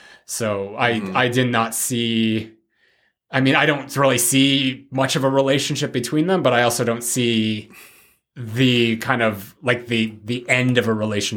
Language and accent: English; Canada; And me being Canadian, I always find that so funny.